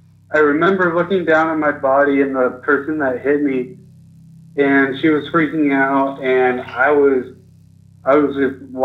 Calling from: Salt Lake City, Utah, United States; Calling from Salt Lake City, Utah.

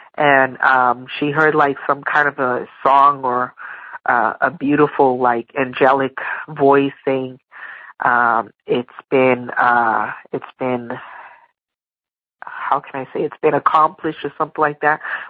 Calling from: Massachusetts, United States; I'm from Massachusetts. I'm calling to share with you a story.

